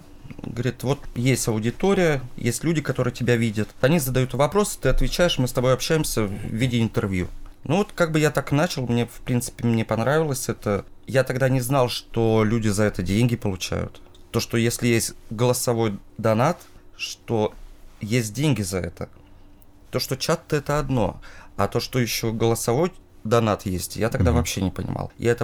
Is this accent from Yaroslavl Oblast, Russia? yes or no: yes; Yaroslavl, Yaroslavl Oblast, Russia; Ну, сам я из Ярославля.